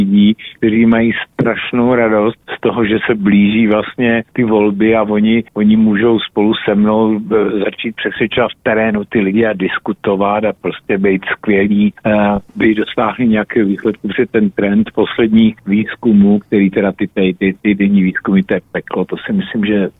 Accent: Moravský Písek, South Moravian Region, Czechia; also born or lived in Kyjov; Tam jsem se narodil, ale já jsem ještě z menší vsi, která je tam kousek, kterou nikdo nezná, jmenuje se Moravský Písek, tam není víno, není to vinařská oblast, ale je tam Slivovica

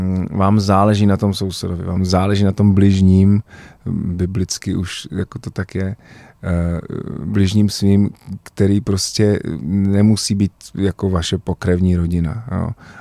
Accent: Prague, Czechia; já jsem rodilý Pražák a mám tu Prahu moc rád

